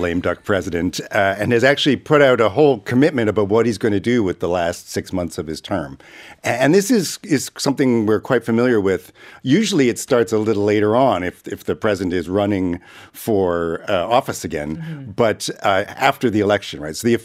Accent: Canada; I'm from Canada.

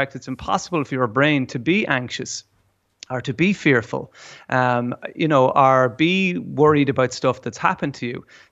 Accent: Ireland; as Irish people, we can't wear them, you know, if we... If we dress like these spiritual Californian types

